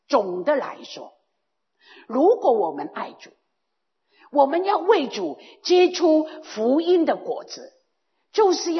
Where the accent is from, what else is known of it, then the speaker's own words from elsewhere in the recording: Guangdong, China; 我们是广东人啊，广东人就知道哪一样东西是最重要的